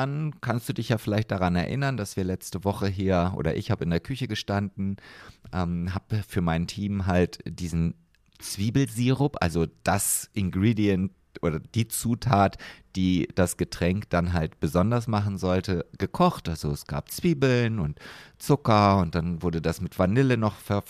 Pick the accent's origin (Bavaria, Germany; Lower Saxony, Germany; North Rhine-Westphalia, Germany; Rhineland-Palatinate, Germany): Lower Saxony, Germany; Uetze; weil ich komme aus Uetze, dem einzigen Anbaugebiet von Silberzwiebeln in Deutschland